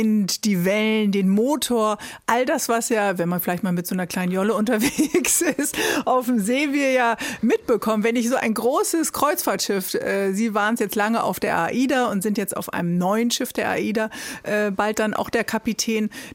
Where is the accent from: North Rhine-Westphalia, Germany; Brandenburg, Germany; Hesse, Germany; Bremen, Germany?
Bremen, Germany; Heute ist Ihr Heimathafen Bremen, meine Heimatstadt.